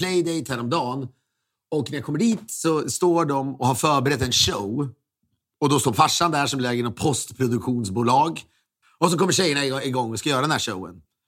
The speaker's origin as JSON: {"language": "Swedish", "town": "Köping", "region": "Västmanland County", "country": "Sweden", "tie": "born or raised there", "said": "som pappa och mamma har hemma i Köping"}